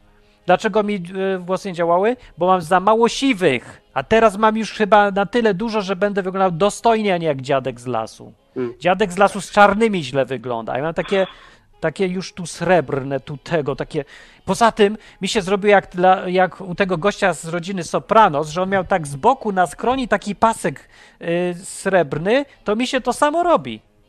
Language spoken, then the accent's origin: Polish; Kraków, Lesser Poland, Poland; bo ja w Krakowie się wychowałem. Tam chodzili.